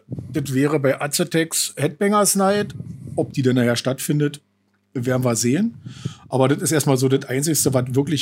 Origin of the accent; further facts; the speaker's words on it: Falkensee, Brandenburg, Germany; Ja, na, ich bin 48 noch. Falkenseer, schon immer.